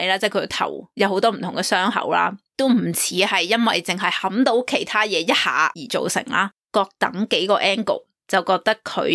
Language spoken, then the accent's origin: Cantonese; China; 佢哋当地人嗰啲坟墓同我哋中国人系唔同嘅